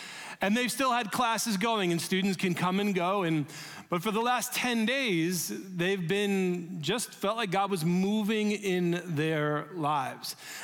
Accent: New York, United States; Growing up in New York, I can remember every morning my parents driving us to school and hearing the traffic going on 1010 News Radio.

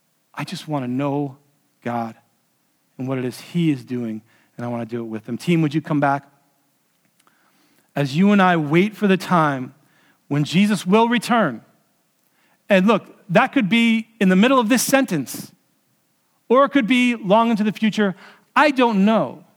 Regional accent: New York City, New York, United States; and even more, I'm from New York City, and even more, I'm Swedish, and so we're anal about time.

